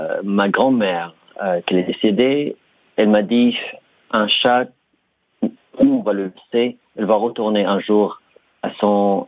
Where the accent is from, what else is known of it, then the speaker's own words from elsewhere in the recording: Palestine; moved away as an adult; also born or lived in Paris; now in London, United Kingdom; vécu à Paris pendant 12 ans. Donc, on va dire la tiers de ma vie, que je suis parisien. Je suis tiers parisien et deux tiers palestinien.